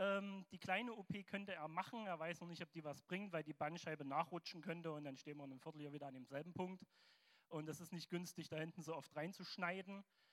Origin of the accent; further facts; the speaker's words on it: Zwickau, Saxony, Germany; Ich komme aus Zwickau, aus der Elim-Gemeinde.